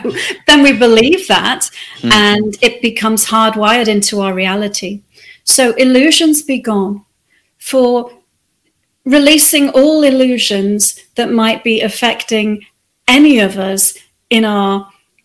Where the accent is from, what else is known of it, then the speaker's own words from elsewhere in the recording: Wirral, North West England, United Kingdom; also born or lived in Australia; I grew up in two different countries, England and Australia, actually. So I was born in England, in a place that barely anyone has heard of unless you come from England. It's called the Wirral